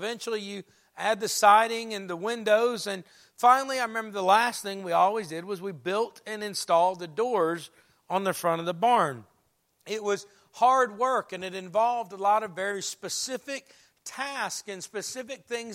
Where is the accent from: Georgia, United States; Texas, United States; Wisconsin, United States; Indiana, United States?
Georgia, United States; Conyers; I remember growing up in Conyers, Georgia, I think I went to 4 or 5 different elementary schools between kindergarten and 5th grade.